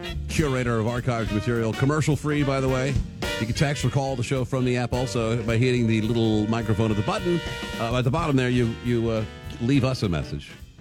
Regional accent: United States; I'm from America and we don't do cots.

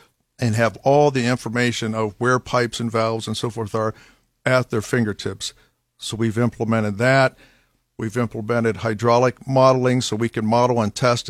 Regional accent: Canton, Ohio, United States; Yeah, born and raised in Canton, son of a school teacher, Canton City school teacher.

